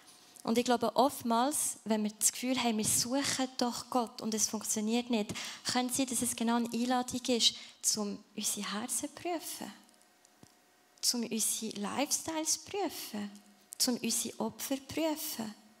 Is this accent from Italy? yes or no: no; Freiburg, Baden-Württemberg, Germany; also born or lived in England; now in Lucerne, Switzerland; ich lebe schon seit jetzt was, 9 Jahren in Luzern, also vermisse ich Freiburg, wo ich aufgewachsen bin. Nein, das ist es nicht. Vermisse ich England, wo ich mal als Kind gelebt habe, auch nicht.